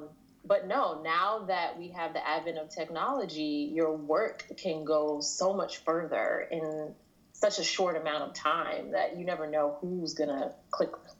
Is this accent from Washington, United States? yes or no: no; Queens, New York, United States; I grew up in Queens, New York. So I grew up going to...